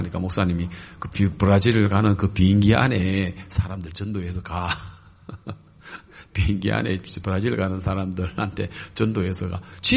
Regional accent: South Korea; 나 한국에서 온 선교사인데

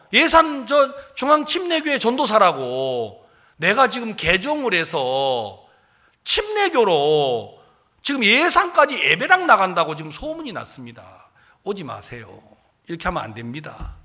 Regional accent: Wando, South Jeolla, South Korea; 저는 고향이 전라남도 완도입니다.

